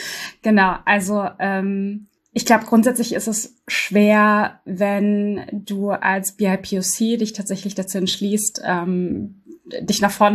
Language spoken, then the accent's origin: German; Berlin, Germany; auch in Berlin, sehr immens, auch im Gesundbrunnen und Wedding, da wo ich aufgewachsen bin